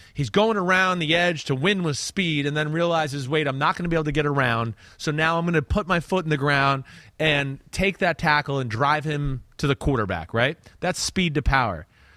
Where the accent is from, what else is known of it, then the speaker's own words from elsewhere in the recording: Newark, New Jersey, United States; I got a little experience with like the Greek names growing up in Newark, Jersey.